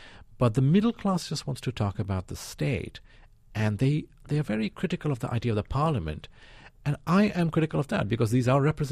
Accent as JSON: {"language": "English", "town": "Shillong", "region": "Meghalaya", "country": "India", "tie": "born or raised there", "said": "I grew up in Shillong."}